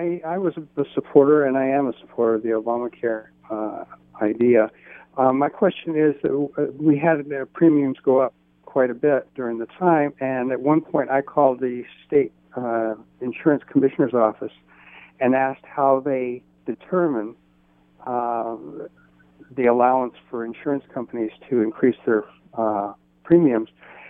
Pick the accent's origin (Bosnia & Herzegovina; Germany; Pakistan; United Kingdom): United Kingdom; England; now in United States; And I'm originally from England, and so I have no aspirations of this country ever getting to that kind of a health care plan